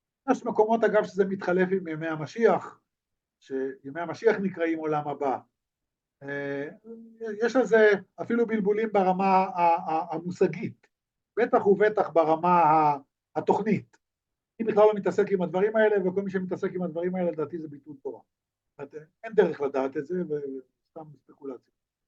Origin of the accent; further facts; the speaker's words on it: Haifa, Haifa District, Israel; מכירים בחיפה, אני חיפאי.